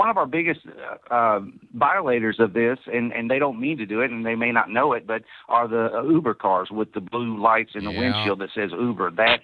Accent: Kentucky, United States; now in Florida, United States; I'm originally from Kentucky, and I was asked by folks up there when I went to visit for Thanksgiving

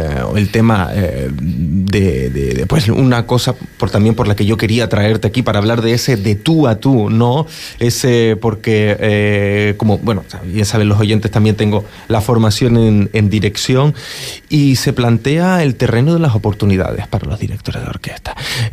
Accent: Canary Islands, Spain; cuando somos canarios y sales de tu casa para, es decir, de la casa donde naciste, donde te criaste

